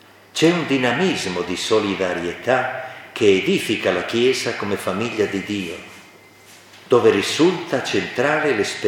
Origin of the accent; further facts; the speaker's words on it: Galicia, Spain; Italian is a second language; Sono arrivati persino, pensate, in una casa nostra, al mio paese natale, in Spagna, alla Nora del Rio. Noi parliamo del nord-ovest della Spagna, verso l'Oceano Atlantico, no? Verso la Galizia